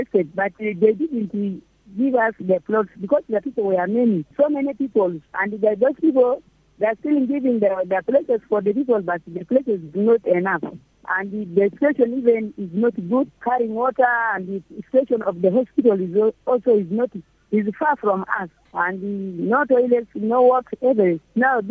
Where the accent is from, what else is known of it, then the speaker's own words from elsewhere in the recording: Kajo Keji, Central Equatoria, South Sudan; Actually, we are from Kajikeji side because the situation there is not good.